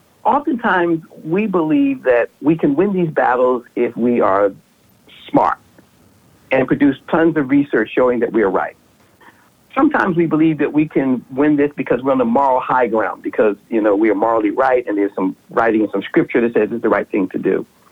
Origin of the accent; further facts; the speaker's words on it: Philadelphia, Pennsylvania, United States; My hometown of Philadelphia, when I go back there, it's rampant.